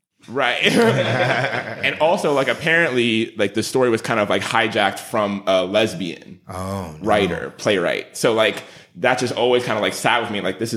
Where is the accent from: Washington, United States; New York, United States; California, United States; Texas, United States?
New York, United States; I'm from New York. So like when you talk about like queer icons, like that's one of them.